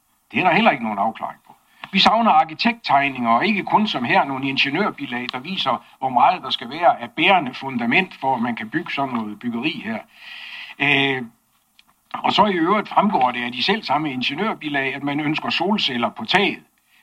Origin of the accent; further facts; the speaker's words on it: Skagen, North Denmark Region, Denmark; Jeg vil gerne tillade mig at starte med nogle lidt personlige betragtninger som indfødt skagbo.